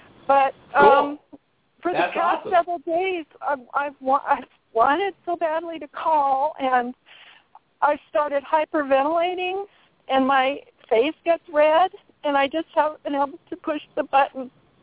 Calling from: Colorado, United States; in Southwest Colorado, a friend of Carrie's.

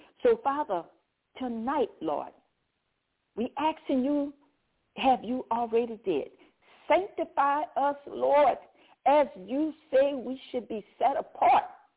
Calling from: Baton Rouge, Louisiana, United States; I'm calling from Baton Rouge, Louisiana.

